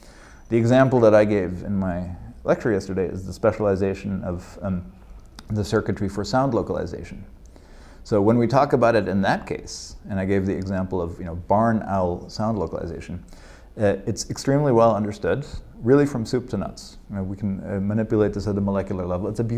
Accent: Munich, Bavaria, Germany; I'm from Munich, Germany, and that's where my family lives.

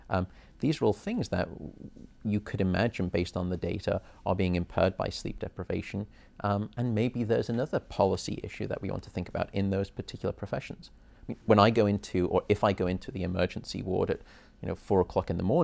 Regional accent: Liverpool, North West England, United Kingdom; also born or lived in Chester; So I grew up, I was in Liverpool for the first 11 years of my life, then moved to a town outside of there called Chester. And then with education all over England

